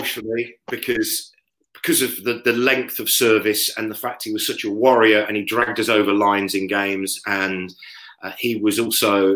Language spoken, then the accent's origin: English; Leicester, East Midlands, United Kingdom; You know, I'm from Leicester, born in Leicester, live in Leicester.